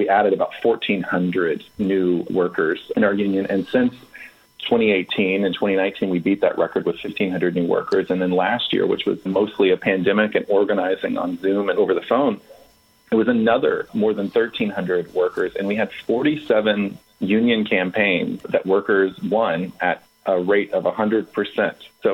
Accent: Arkansas, United States; I grew up in Arkansas, not necessarily a union-friendly state either.

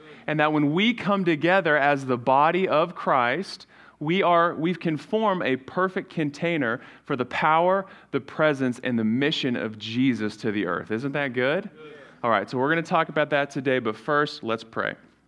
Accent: New Zealand; I remember when I was growing up in New Zealand on the mission field. My dad is obviously still a minister, but we grew up in New Zealand.

